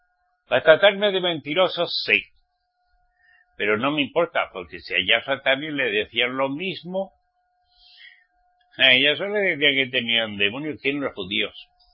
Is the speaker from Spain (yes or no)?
yes; Spain; yo soy español, aunque soy israelita redimido por la sangre de Yahshua, pero español.